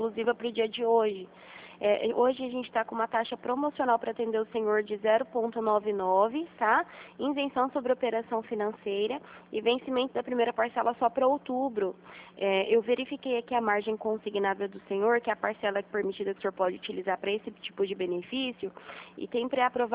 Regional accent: Presidente Prudente, São Paulo, Brazil; Eu sou daqui de Prudente

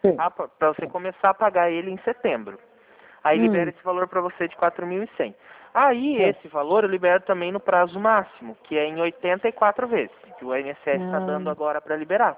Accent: Itapira, São Paulo, Brazil; Eu sou de Itapira também

